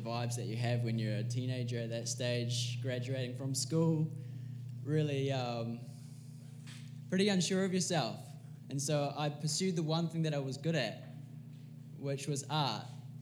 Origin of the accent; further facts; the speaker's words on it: Auckland, New Zealand; also born or lived in Utah, United States; I was born in Utah, USA, so I am American, but I grew up in the eastern suburbs of Auckland.